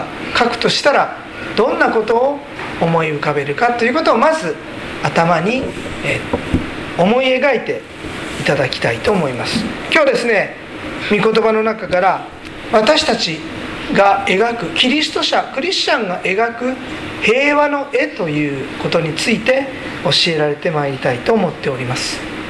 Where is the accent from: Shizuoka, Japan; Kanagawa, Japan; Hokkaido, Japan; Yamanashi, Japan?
Kanagawa, Japan; Yokohama; born there; now in Tokyo, Japan; 私は横浜で生まれ、東京で長く住んでおりましたが、向島に来るまではずっとどちらかといえば東京の西側に住んでおりました。